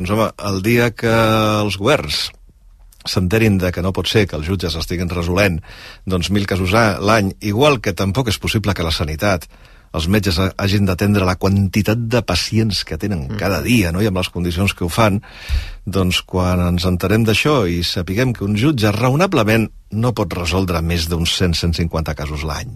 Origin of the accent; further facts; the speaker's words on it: Catalonia, Spain; Però, clar, la meva llengua és el català.